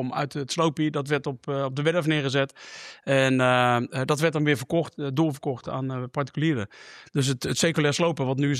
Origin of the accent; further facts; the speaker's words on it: Tiel, Gelderland, Netherlands; 47 jaar oud, geboren en getogen in Tiel. Opgevoed in een ondernemersgezin.